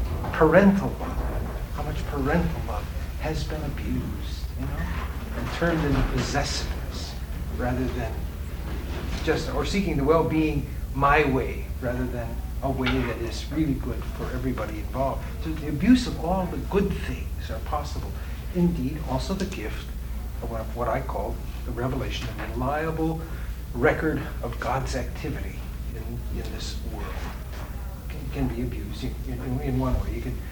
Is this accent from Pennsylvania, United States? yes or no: no; Missouri, United States; And I can say that because I come from Missouri.